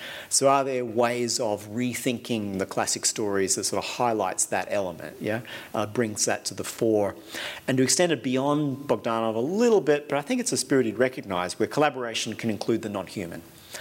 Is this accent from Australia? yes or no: yes; Australia; because I'm Australian